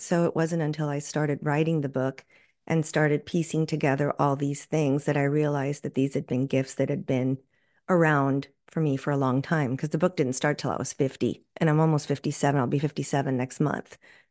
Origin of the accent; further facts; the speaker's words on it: Laredo, Texas, United States; I was raised in Laredo, Texas, which is right on the border with Mexico. I was raised by a Mexican-American family, so Latin Catholic.